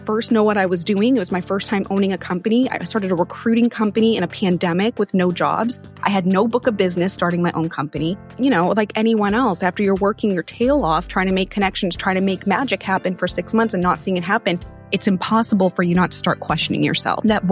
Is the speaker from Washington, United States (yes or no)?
no; Haverhill, Massachusetts, United States; now in Houston, United States; I grew up just north of Boston, Massachusetts. I grew up in a city called Haverhill.